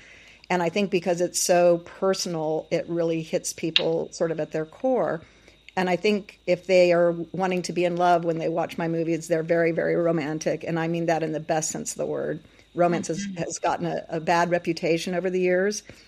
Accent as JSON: {"language": "English", "town": "Mesa", "region": "Arizona", "country": "United States", "tie": "born there", "said": "Yeah, I was born in Mesa, Arizona, and my family, my real father and mother traveled like to 39 different places during my childhood."}